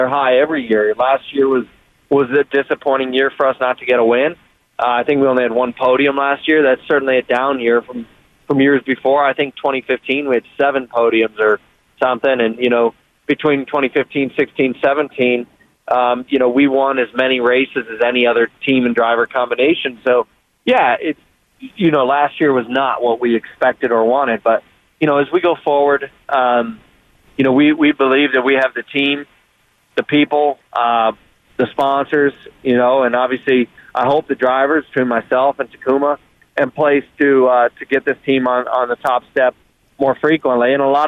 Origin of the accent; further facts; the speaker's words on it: Columbus, Ohio, United States; And number two, I'm from Columbus, Ohio, so a college town, right?